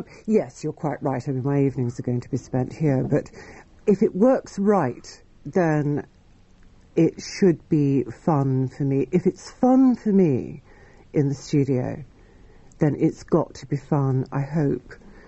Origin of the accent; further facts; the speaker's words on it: Edgware, London, United Kingdom; I was born in Edgware